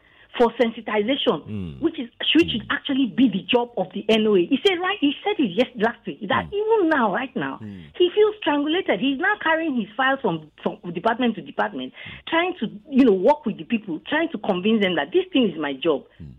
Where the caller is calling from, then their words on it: Lagos, Nigeria; I know that I am from Lagos State.